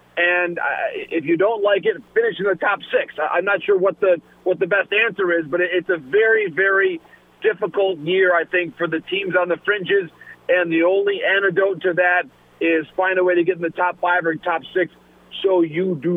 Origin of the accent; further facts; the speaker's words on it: Michigan, United States; I love them, they're in my home state and everything